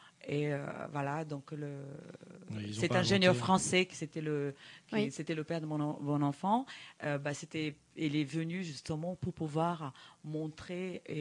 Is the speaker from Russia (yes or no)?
no; Belém, Pará, Brazil; moved away as an adult; Donc, je suis née à Belém, donc à la porte de l'Amazonie. Et puis, donc, je suis restée jusqu'à l'âge de à peu près 18 ans.